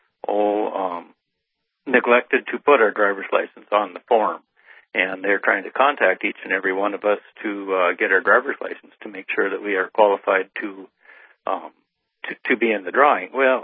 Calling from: North Dakota, United States; Up in the northwest part of North Dakota here, in the snow.

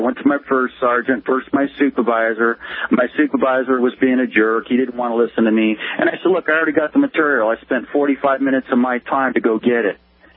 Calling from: West Sacramento, California, United States; Yeah, I'm calling from West Sacramento, California.

